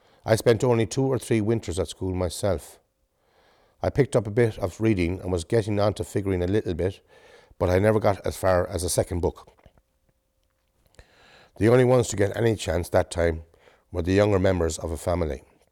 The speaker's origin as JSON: {"language": "English", "town": "Galway", "region": "Connacht", "country": "Ireland", "tie": "born or raised there", "said": "even growing up in Saltill here in Galway"}